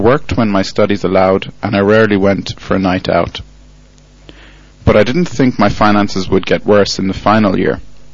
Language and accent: English; Northern Ireland, United Kingdom; I am 25 from County Londonderry in Northern Ireland.